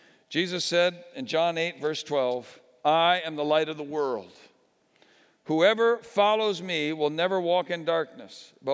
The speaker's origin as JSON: {"language": "English", "region": "Connecticut", "country": "United States", "said": "I came from Connecticut, the Constitution state."}